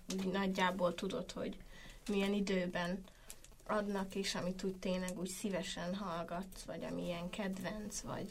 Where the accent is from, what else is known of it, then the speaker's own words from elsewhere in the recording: Zakarpattia Oblast, Ukraine; mert én meg ugye kárpátaljai vagyok, aztán ugye beszélek ukránul, oroszul